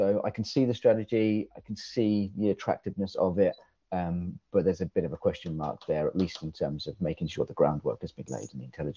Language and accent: English; East of England, United Kingdom; This is when I was growing up in Eastern England